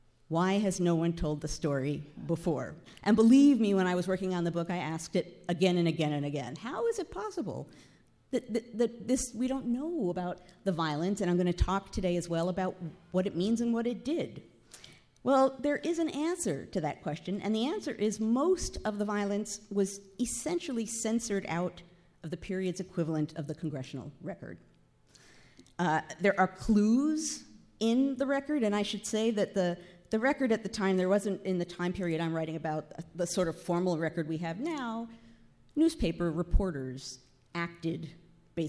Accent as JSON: {"language": "English", "town": "Yorktown Heights", "region": "New York", "country": "United States", "tie": "born or raised there", "said": "I grew up in Yorktown Heights."}